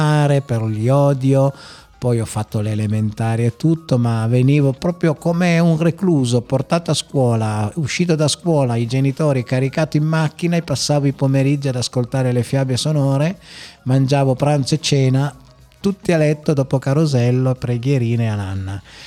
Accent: Cuneo, Piedmont, Italy; accent: Piedmontese; nella mia bella lingua piemontese di origine cuneese

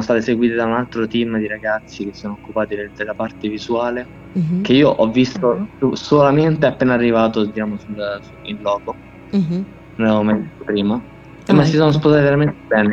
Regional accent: Lazio, Italy; vengo dai Castelli Romani, una zona che si trova a sud di Roma, poco fuori Roma, diciamo.

